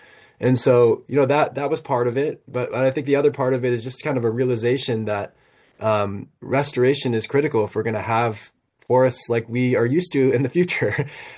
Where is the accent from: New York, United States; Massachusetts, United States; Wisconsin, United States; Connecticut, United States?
Massachusetts, United States; Boston; No, I grew up on the East Coast. Didn't know anything about forestry growing up. Didn't really have access to forests really at all. I grew up in the Boston area in Massachusetts.